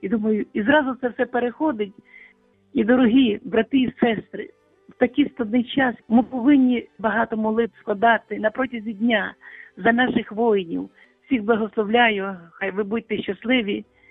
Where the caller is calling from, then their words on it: Lviv, Lviv Oblast, Ukraine; Я зі Львова і дуже багато чую.